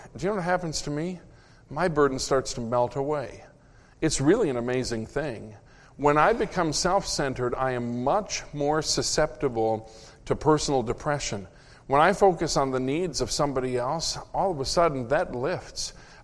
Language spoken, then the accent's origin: English; Minnesota, United States; I grew up in Minnesota where winter is real.